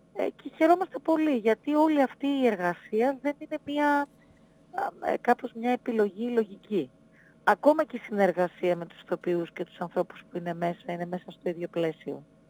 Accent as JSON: {"language": "Greek", "region": "Northern Greece", "country": "Greece", "said": "εγώ είμαι από τη Βόρεια Ελλάδα και έζησα ένα χρόνο στην Καβάλα"}